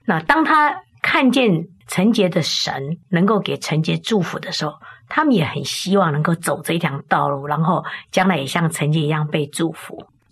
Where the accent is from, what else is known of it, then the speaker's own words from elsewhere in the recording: China; 我们中国人啊，赶鸭子都是在后面赶